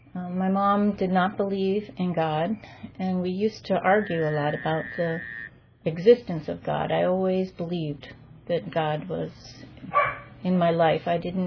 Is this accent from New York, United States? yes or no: yes; New York, United States; I grew up in New York. Both my parents are Jewish. My father's family comes from Russia. My mother's from Vienna.